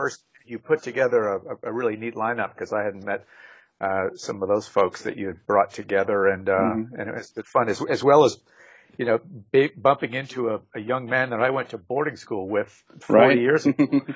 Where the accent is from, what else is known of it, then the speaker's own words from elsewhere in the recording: Montreal, Quebec, Canada; growing up in Montreal, Canada.